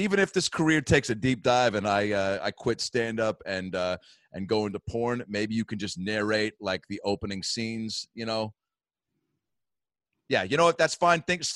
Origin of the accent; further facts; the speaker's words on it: Seattle, Washington, United States; I'm from Seattle, Washington.